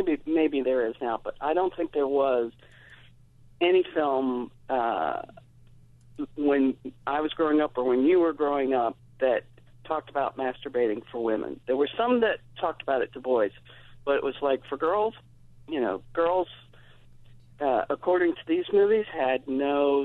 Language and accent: English; the South, United States; But I grew up in the South, and in the South when I was growing up, there was a lot of encoded messages about how to behave